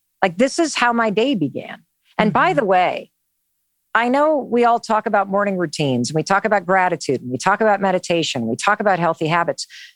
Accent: North Muskegon, Michigan, United States; I grew up in Western Michigan, North Muskegon.

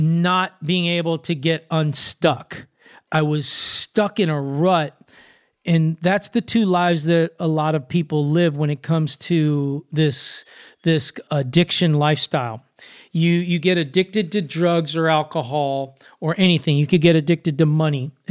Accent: Venice Beach, California, United States; I'm from Venice Beach and snitches get stitches.

